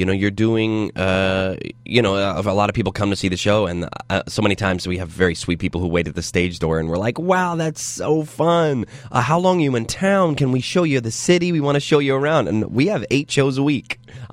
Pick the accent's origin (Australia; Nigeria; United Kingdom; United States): United Kingdom; Scotland; And I'm like, I'm Scottish.